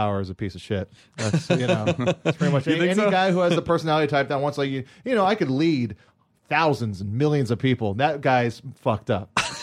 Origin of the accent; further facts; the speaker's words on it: Hawaii, United States; I mean, I grew up in Hawaii on Oahu, and Hawaii has a lot of resentment towards just becoming a state and the way it was done.